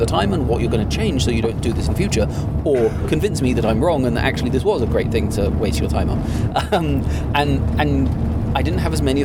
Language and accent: English; United Kingdom; I'm British, so I don't care.